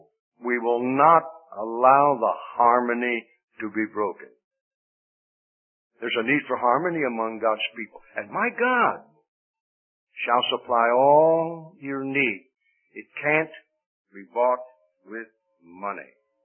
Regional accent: Pennsylvania, United States; where I was born and raised in the Pennsylvania Dutch country, we would say they're loggerheads.

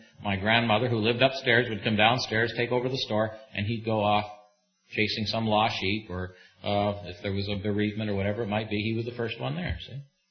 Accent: Canada; It's like, what's a Canadian? Well, we're not Americans. So we're not British. We're not French.

